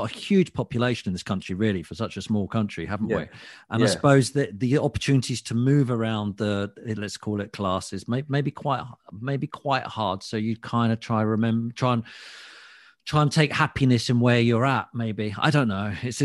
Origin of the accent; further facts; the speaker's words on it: East of England, United Kingdom; I'm just out from Hertfordshire, and I had a lovely upbringing and stuff.